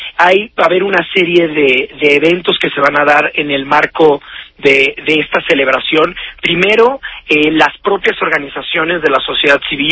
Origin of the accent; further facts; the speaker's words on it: Mexico; en eso los mexicanos somos, por supuesto que somos americanos